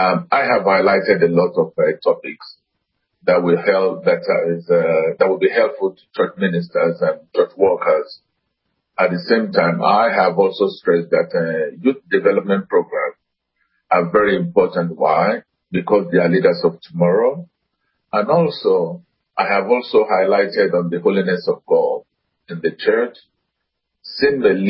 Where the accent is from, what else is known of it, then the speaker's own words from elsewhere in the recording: Nigeria; Well, I was brought up in Nigeria